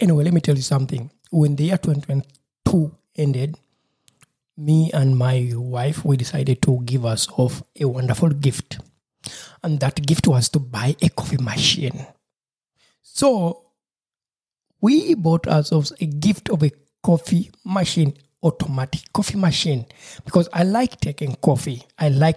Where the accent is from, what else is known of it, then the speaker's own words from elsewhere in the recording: Uganda; when you invite someone from my home country, Uganda, someone, not everyone, not all of them, some people will tell you, please, me, I'd like to have tea